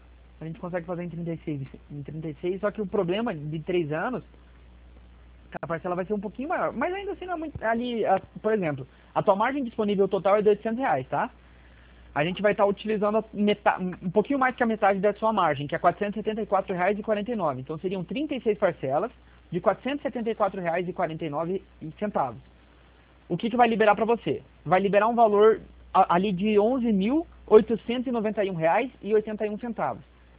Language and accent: Portuguese; Curitiba, Paraná, Brazil; como eu sou aqui de Curitiba